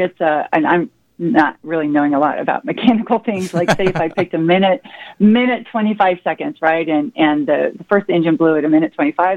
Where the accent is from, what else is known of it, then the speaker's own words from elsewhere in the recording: Madison, United States; Now, I'm from Madison